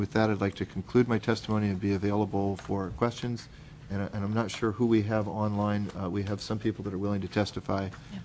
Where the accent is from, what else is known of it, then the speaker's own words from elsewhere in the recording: Fairbanks, Alaska, United States; I am from Fairbanks.